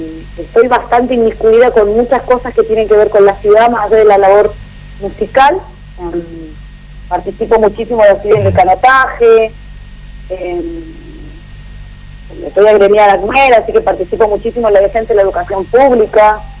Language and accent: Spanish; Chile; moved away as an adult; now in Argentina; Bueno, en principio yo vengo de Chile, ya llevo acá viviendo en Argentina casi 11 años. Yo ya me formé, me recibí en Chile